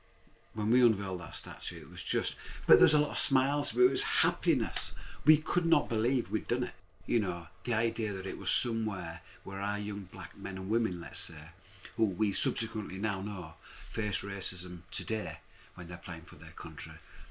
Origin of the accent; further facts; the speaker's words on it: Leeds, Yorkshire and the Humber, United Kingdom; I'm from Leeds